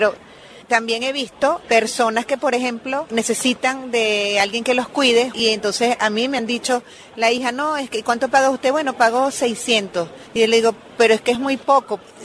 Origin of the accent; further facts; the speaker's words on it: Venezuela; moved away as an adult; Yo soy venezolana, tengo un año acá, me vine por la situación de mi país porque no está fácil.